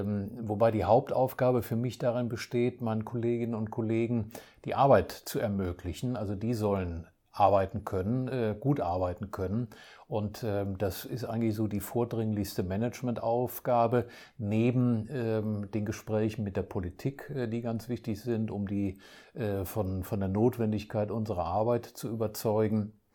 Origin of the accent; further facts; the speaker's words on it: Saarbrücken, Saarland, Germany; now in Duisburg, Germany; ich bin in Saarbrücken geboren und aufgewachsen, also in einer völlig anderen Gegend